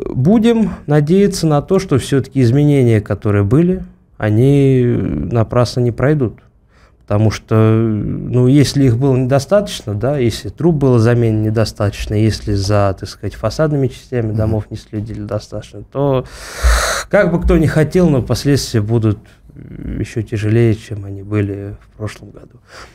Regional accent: Podolsk, Moscow Oblast, Russia; я сам, кстати говоря, из Подольска, мой родной город, городской округ Подольск, Московской области, прекрасный город

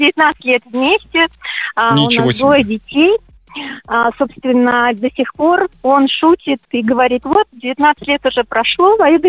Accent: Oryol, Oryol Oblast, Russia; Я из Орла.

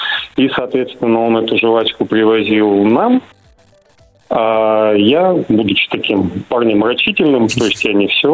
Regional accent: Far East, Russia; Особенно я сам с Дальнего Востока.

